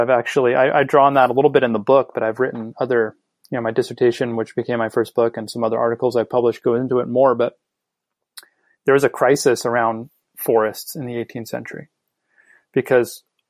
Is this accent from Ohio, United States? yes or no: no; Seattle, Washington, United States; I mean, first of all, I'm from the States. I grew up in Seattle